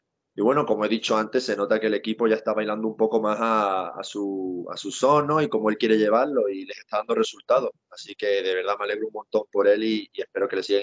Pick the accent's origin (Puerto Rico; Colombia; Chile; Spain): Spain; Málaga, Andalusia; como malagueño al final siempre lo sientes un poco más